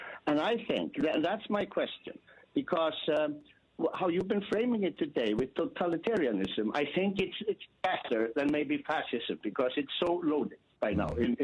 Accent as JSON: {"language": "English", "country": "Iceland", "said": "I come from Iceland, and that's not the answer, not the full answer."}